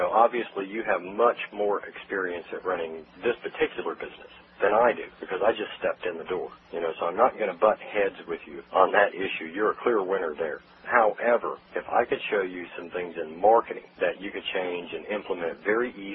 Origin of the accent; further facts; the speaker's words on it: Ohio, United States; moved away as an adult; Originally, I'm from Ohio. And then they had actually transferred me there